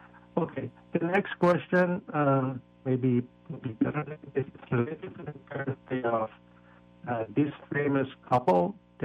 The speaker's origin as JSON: {"language": "English", "town": "Sunnyvale", "region": "California", "country": "United States", "said": "I'm from Sunnyvale, and I have three questions."}